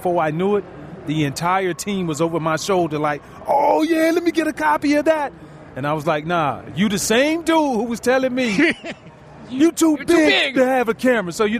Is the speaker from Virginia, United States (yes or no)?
yes; Richmond, Virginia, United States; that was the first time I realized the world was so much bigger than the block I grew up on in Richmond, Virginia.